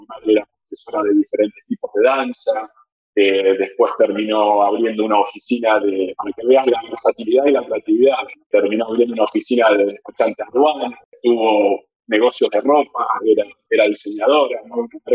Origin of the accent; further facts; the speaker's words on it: Avellaneda, Buenos Aires Province, Argentina; soy de 1988, tengo 32 años, 31 años ahora. Vengo de Avellaneda, que es casi provincia, es provincia de Buenos Aires, casi llegando a capital, ¿no? Y a 4 o 5 minutos, somos cuasi porteños. Pero me desenvolví en un ambiente de familia clase media, trabajadora